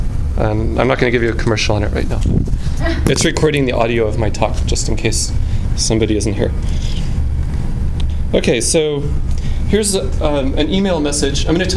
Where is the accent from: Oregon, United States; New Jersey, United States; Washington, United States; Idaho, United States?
Oregon, United States; By the way, I don't live in the Northwest now, but I'm originally from Oregon, so I'm sort of from the Northwest.